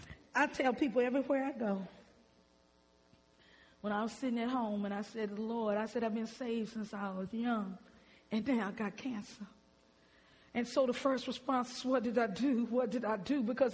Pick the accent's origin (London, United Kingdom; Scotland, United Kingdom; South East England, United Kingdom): London, United Kingdom; I'm from London, and God has blessed me as a person of African descent to go to Oxford.